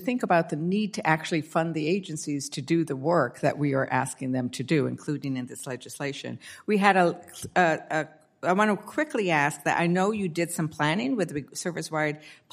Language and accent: English; New Mexico, United States; devastated my home state of New Mexico and lands I hold dear.